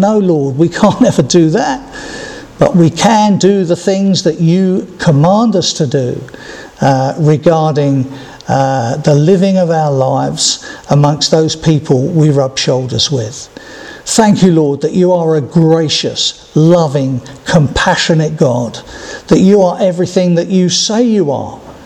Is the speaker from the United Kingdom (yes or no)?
yes; England, United Kingdom; But I'm English. Not British, I'm English. And I've lived, been born and brought up here. My ancestry is all here and in Wales, I think, somewhere along the line.